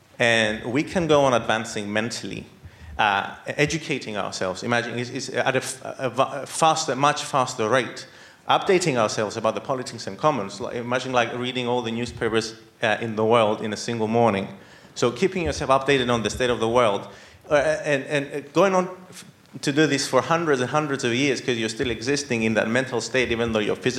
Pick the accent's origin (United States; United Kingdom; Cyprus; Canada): Cyprus; I'm Greek Cypriot.